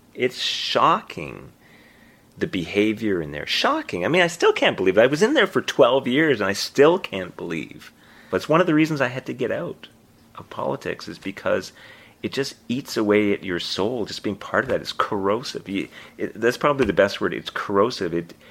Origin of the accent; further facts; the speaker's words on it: Winnipeg, Manitoba, Canada; moved away as an adult; now in Nova Scotia, Canada; The reason I came to Nova Scotia was to go to Dalhousie Law School. I was born and raised in Winnipeg.